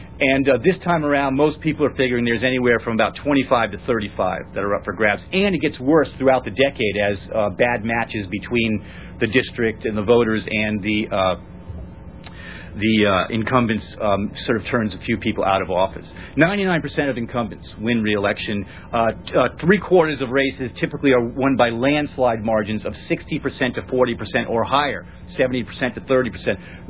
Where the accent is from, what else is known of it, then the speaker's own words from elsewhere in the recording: San Francisco, California, United States; You know, California, for instance, where I live, I'm from San Francisco.